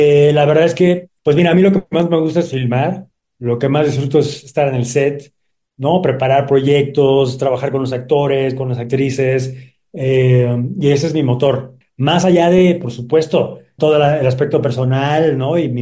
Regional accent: Mexico; Como parte de nuestra tradición como mexicanos

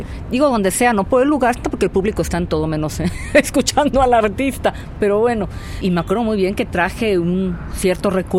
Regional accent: Mexico; first language English; also born or lived in La Joya, California, United States; Yo nací en La Joya, en California, aunque siempre he vivido aquí en México.

